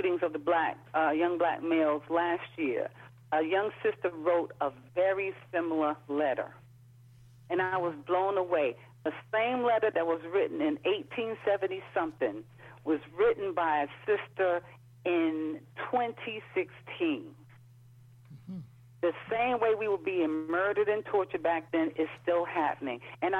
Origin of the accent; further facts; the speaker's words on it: Brooklyn, New York, United States; When I lived in Brooklyn, I was raised in Brooklyn, and I remember how the West Indians and the black folk born in America and the Africans and, you know, everybody was pitted against each other.